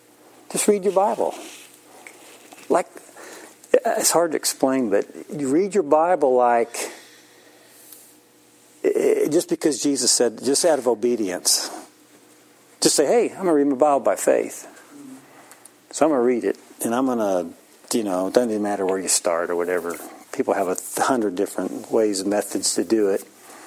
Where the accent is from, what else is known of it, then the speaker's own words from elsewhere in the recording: United States; And I was from America, supposedly.